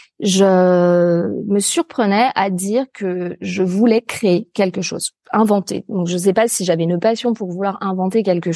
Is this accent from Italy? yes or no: no; Auvergne-Rhône-Alpes, France; là où je suis actuellement, d'ailleurs, c'est en pleine nature, en fait, à la campagne, alors proche d'une ville un peu plus grande qui est Lyon, en fait, que tu dois certainement connaître, mais dans un petit village en pleine nature.